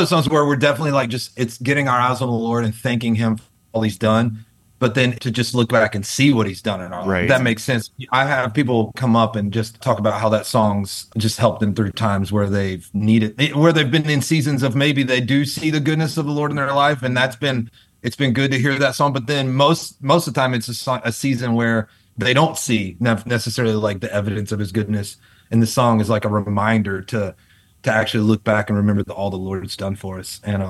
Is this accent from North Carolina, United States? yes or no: yes; North Carolina, United States; You know what? I'm from North Carolina. I was living in the mountains of North Carolina in my 20s, and we got snowed in for like a week.